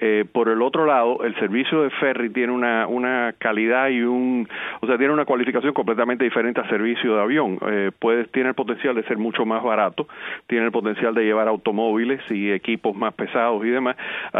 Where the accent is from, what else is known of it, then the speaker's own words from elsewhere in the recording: United States; Yo en este caso, como norteamericano, te digo